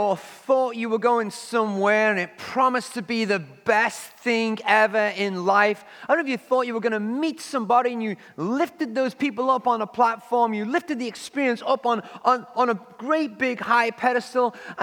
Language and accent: English; England, United Kingdom; When I was a kid growing up in England